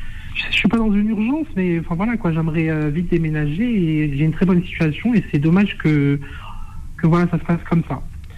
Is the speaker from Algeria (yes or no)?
yes; Algeria; je suis algérien.